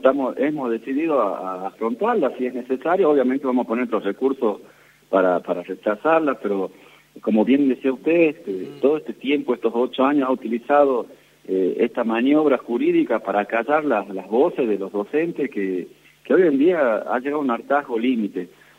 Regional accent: Ledesma, Jujuy, Argentina; Solamente en Capital, yo soy de Ledesma, por ejemplo

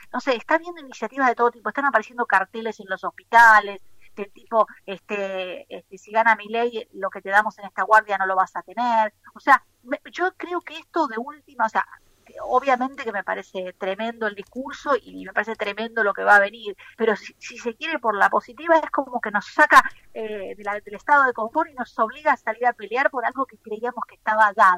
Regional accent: Argentina; creo que somos muchos los argentinos y las argentinas que nos conmovemos con lo que nos va sucediendo

